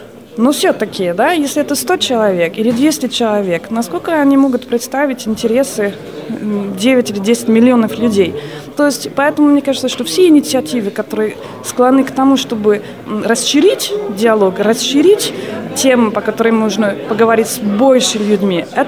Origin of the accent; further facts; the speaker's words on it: France; Russian is a second language; Я сама из Франции, не то, что я помню, но это у нас было там в учебниках по истории.